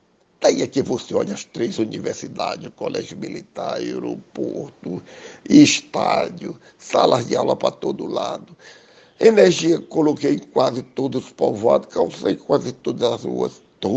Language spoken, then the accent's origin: Portuguese; Bacabal, Maranhão, Brazil; o Bacabal perdeu tanto, mais uma vez minha terra perde.